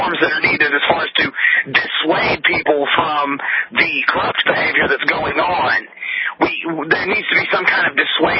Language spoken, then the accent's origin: English; Alabama, United States; Yes, I'm from Alabama. The whole immigration reform issue is a big hot button down here.